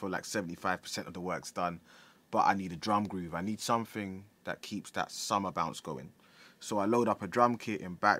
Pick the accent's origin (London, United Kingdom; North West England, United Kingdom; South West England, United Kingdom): London, United Kingdom; I am a Ghanaian music producer from East London.